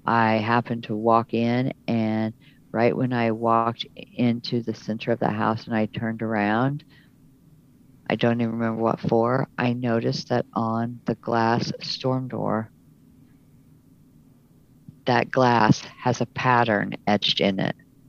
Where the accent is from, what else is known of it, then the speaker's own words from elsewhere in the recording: Missouri, United States; now in Oklahoma, United States; I myself have even said that I've moved to Oklahoma from Missouri. So show me.